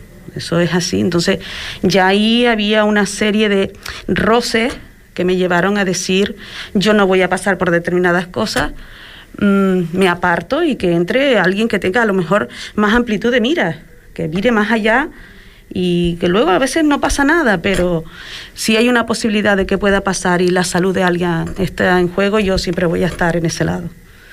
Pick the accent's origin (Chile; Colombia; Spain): Spain; Puerto del Rosario, Canary Islands; Yo soy majorera, soy de Puerto del Rosario